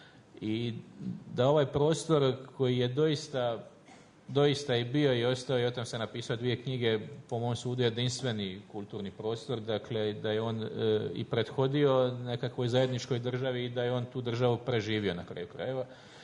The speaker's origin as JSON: {"language": "Croatian", "country": "Croatia", "said": "sve što ja govorim koji dolazim iz Hrvatske, vi me potpuno razumijete bez prevoditelja."}